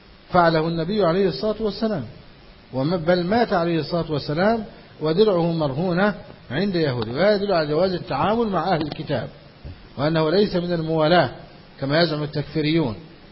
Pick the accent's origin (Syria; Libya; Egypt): Egypt; لكن عندنا في مصر الشارع أمام البيت